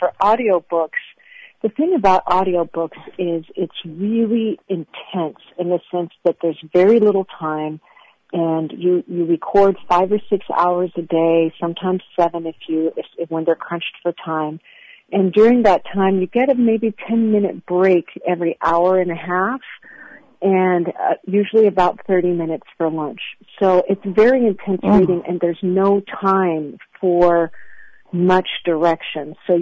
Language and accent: English; France; I grew up in France, actually, so, you know, you may not tell from my fake American accent, but I actually grew up in France